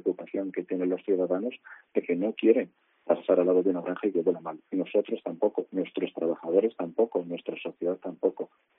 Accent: Cantimpalos, Castile and León, Spain; pero soy de Cantimpalos, de Segovia, con lo cual entiéndeme que la cercanía de Segovia me llega muy, muy, muy de cerca.

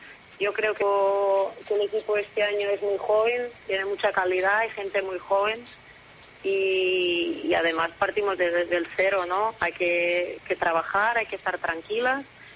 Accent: Portugal; Spanish is a second language; Encima que soy portuguesa

